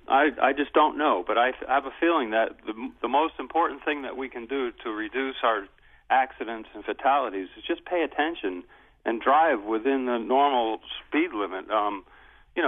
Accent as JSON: {"language": "English", "country": "United States", "said": "And, you know, I'm an American, so I'm out driving in my car"}